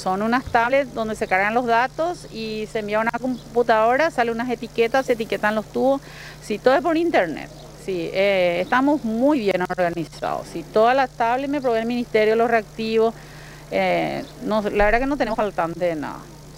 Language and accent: Spanish; Paraguay; yo como paraguayo